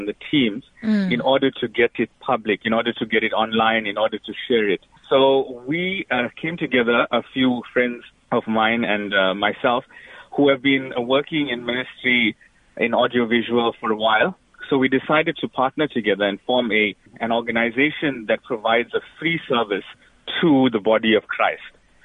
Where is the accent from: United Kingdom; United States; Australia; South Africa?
South Africa; Verulam, KwaZulu-Natal; I'm from Verulam